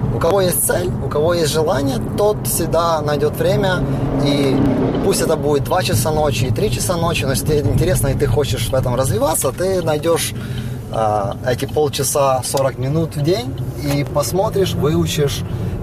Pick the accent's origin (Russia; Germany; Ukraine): Ukraine; moved away as an adult; мы когда приехали с Украины сюда, да, я вот там, будучи моряком там, и приехал сюда